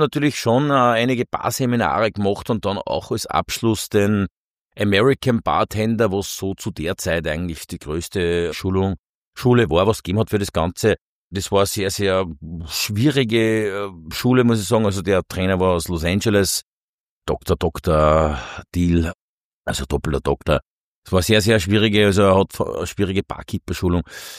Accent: St. Oswald bei Freistadt, Upper Austria, Austria; Mehr Oberösterreich geht fast nicht. Ich komme aus dem Mühlviertel und ja, aus dem Bezirk Freistadt, aus dem herrlichen St. Oswald bei Freistadt.

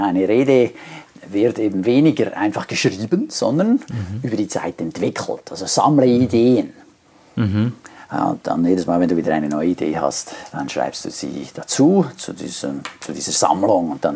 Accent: Switzerland; ich komme aus der Schweiz. Dann lachen die alle.

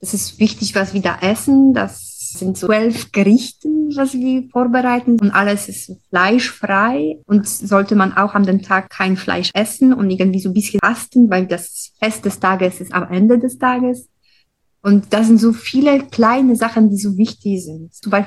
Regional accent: Poland; now in Bonn, Germany; Also ich komme aus Polen und ich bin hier in Bonn schon seit 10 Jahren.

